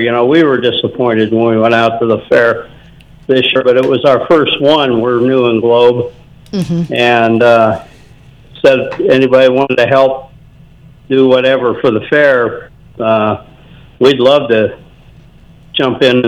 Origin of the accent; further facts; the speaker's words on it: Tucson, Arizona, United States; You know, we're from Tucson, and you're probably familiar with Rito Park